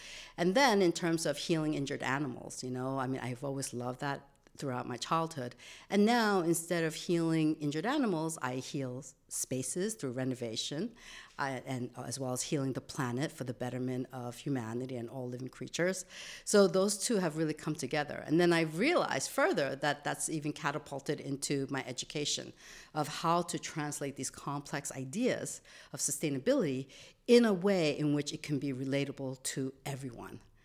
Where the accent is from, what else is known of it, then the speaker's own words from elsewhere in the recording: New York City, New York, United States; also born or lived in Seoul, South Korea; I am a New Yorker through and through, and I am a product, 100% product of New York City public school education. I am an immigrant from Seoul, Korea, and I came here in 1973.